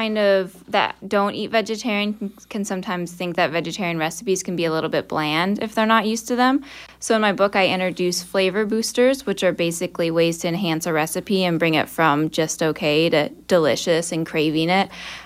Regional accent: Valparaiso, Indiana, United States; But I'm originally from Valparaiso, Indiana, which is not a very big city. It's up north.

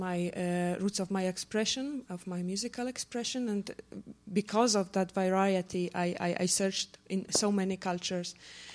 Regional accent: Białystok, Podlaskie Voivodeship, Poland; English is a second language; I come from Białystok. I come from that region.

